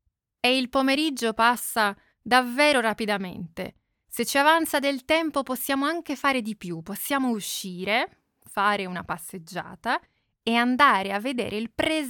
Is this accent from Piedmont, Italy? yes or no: yes; Piedmont, Italy; La mia, ad esempio, quella in cui sono cresciuta, quella vicino a Torino, anche se era una città molto piccola, un paese